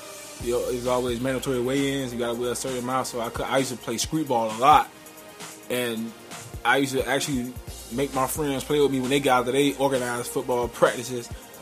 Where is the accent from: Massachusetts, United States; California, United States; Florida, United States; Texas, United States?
Florida, United States; Miami; I was born and raised in Miami, Florida.